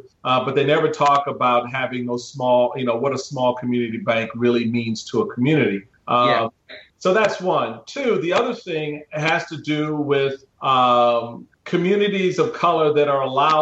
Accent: Washington, District of Columbia, United States; like in my, where I grew up in Washington, D.C., there were communities near and around my neighborhood

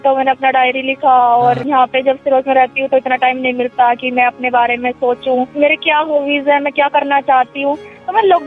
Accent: Bijnor, Uttar Pradesh, India; और मैं बिजनौर की रहने वाली हूँ। सिरोज हैंगआउट लखनऊ में काम करती हूँ।

